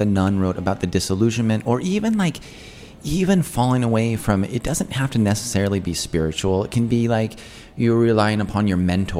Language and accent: English; Wyoming, United States; so I'm from Wyoming originally. And so, like, a lot of these Wyoming isms come up in my mind a lot